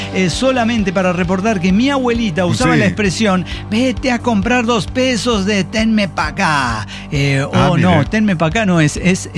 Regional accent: Guanajuato, Mexico; A mí vale madre. Soy de Guanajuato

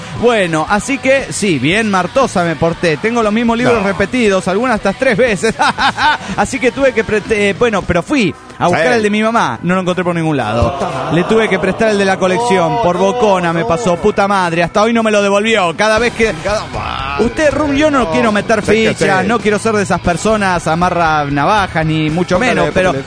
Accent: Heredia, Costa Rica; de Heredia, Costa Rica.

